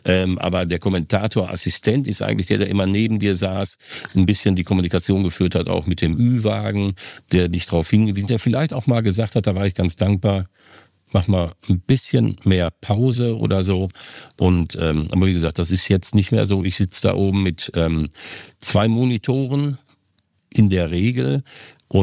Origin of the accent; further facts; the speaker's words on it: Essen, North Rhine-Westphalia, Germany; bis ich am 11. März 1990 in meiner Heimatstadt Essen zum ersten Mal kommentiert habe